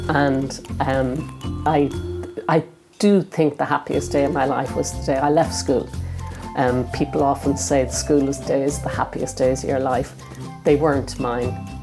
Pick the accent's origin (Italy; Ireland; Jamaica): Ireland; Leinster; I'm a Kildare woman, I'm from Bridget country.